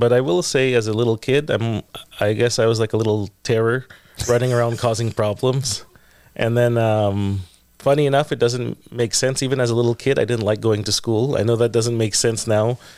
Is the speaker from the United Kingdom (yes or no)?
no; Philippines; And funny enough, like, you know, I'm already Filipino. I'm already far away from the city.